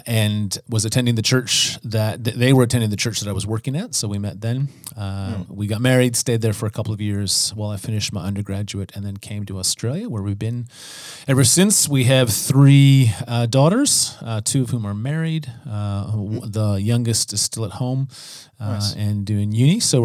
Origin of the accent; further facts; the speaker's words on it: Canada; So I'm from Canada, although my family are all now in the United States.